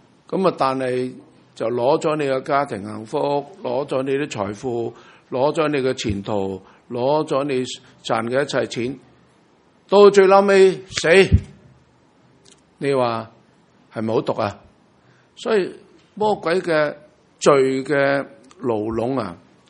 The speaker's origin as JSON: {"language": "Cantonese", "country": "China", "said": "有啲人問我，我哋中國人過新年啊，點解貼啲揮春喺門楣門腔啊"}